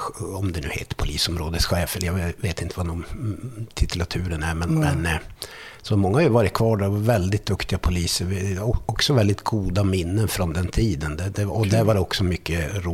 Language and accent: Swedish; Arvidsjaur, Norrbotten County, Sweden; now in Stockholm, Sweden; Nej, jag kommer ju från Arvidsjaur från början.